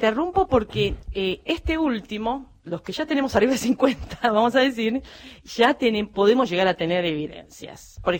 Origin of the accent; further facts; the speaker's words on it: San Nicolás, Buenos Aires Province, Argentina; born there; yo nací en San Nicolás, acá hace 200 kilómetros de acá